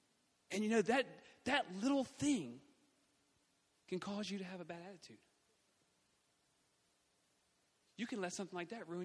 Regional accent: United States; But I'm American. I'm proud to be an American.

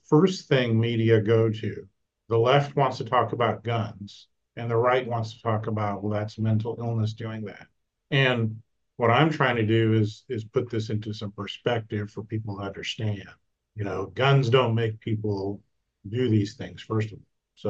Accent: Kansas, United States; And for the most part, I live in the Midwest. I'm from Kansas.

